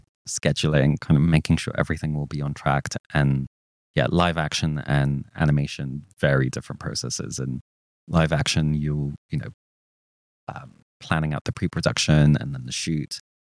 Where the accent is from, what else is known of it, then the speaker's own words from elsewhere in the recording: Cyprus; I grew up in Cyprus, which growing up, I watched a lot of TV, a lot of movies.